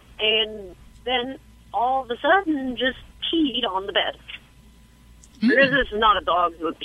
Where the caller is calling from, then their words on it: Jacksonville, Florida, United States; Jacksonville, Florida.